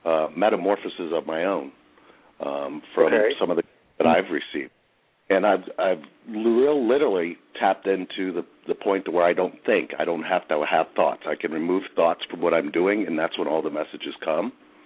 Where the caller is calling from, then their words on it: Cincinnati, Ohio, United States; I'm calling from Cincinnati.